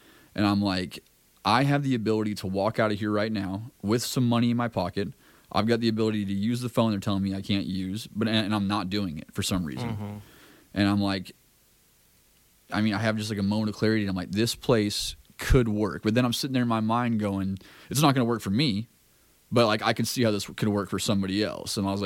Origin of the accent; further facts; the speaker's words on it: Dallas, Texas, United States; I did not move to Atlanta. You know, like, I'm from Dallas. I'm going back to Dallas.